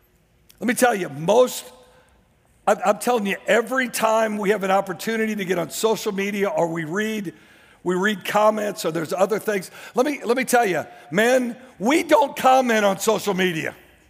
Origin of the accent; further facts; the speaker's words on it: Warrington, North West England, United Kingdom; I'm from Warrington. You can't expect for me to make this hurdle.